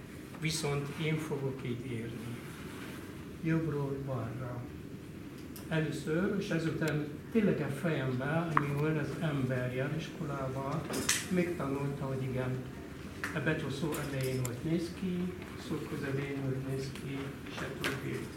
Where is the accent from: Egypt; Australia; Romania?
Egypt; Hungarian is a second language; moved away as an adult; now in Hungary; Én Egyiptomban születtem, és a Nílus gyógyszer közepén, és ott egy ilyen kis faluban születtem, és ott jártam általános iskolába